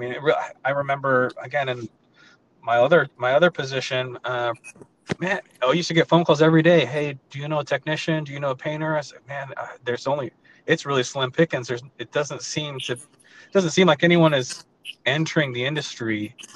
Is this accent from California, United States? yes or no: yes; San Francisco, California, United States; I'm from the Bay Area. I was born in San Francisco.